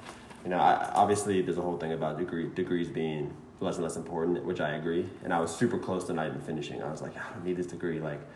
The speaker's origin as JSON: {"language": "English", "town": "Seattle", "region": "Washington", "country": "United States", "tie": "born or raised there", "moved": "as an adult", "said": "I'm from Seattle, Washington. Yeah. Seattle. Grew up there till all through high school, and then moved down to California right after, like 2 weeks after I graduated."}